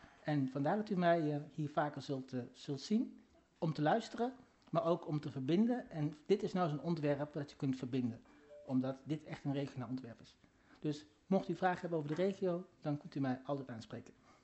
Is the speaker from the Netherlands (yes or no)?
yes; Elst, Gelderland, Netherlands; Ik ben zelf opgegroeid in Elst. Ik ben daarna verhuisd naar Nijmegen, daarna verhuisd naar Arnhem.